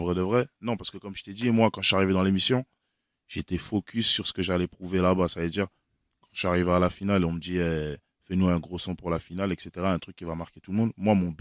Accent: Liège, Wallonia, Belgium; Comme moi, d'où je viens de Liège. C'est une petite ville

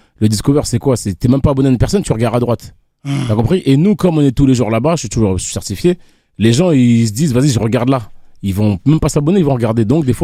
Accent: Haiti; les gens, ils savent que moi, je viens d'Haïti.

